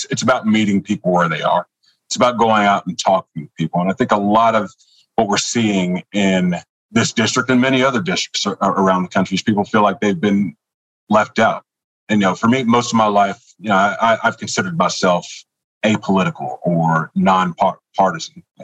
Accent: Talladega, Alabama, United States; also born or lived in Troy; I was born in Troy, Alabama, birthplace of John Lewis, absolute icon of the civil rights movement.

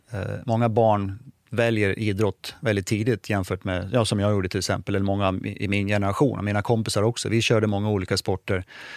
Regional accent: Dalarna County, Sweden; i och med att jag kommer från Dalarna så låg ju Leksand nära till hands.

